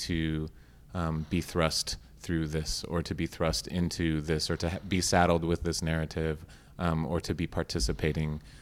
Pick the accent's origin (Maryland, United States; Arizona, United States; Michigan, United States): Arizona, United States; So I grew up in Arizona. My mother was a park ranger. She's the daughter of a Mexican immigrant who my grandfather crossed the border, during the Mexican Revolution.